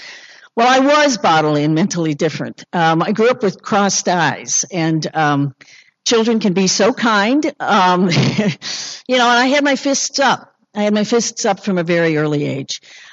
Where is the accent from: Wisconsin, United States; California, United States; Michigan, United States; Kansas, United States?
Kansas, United States; My father's family, we owned the last brewery in Kansas. I grew up in Kansas, a dry state.